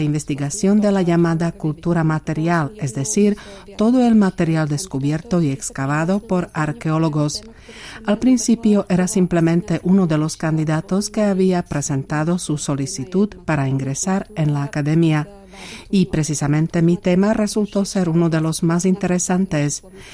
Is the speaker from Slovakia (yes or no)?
yes; Slovakia; first language Slovak; Spanish is a second language; Incluso mi lengua materna, es decir, el eslovaco, puede resultar muy útil en este sentido.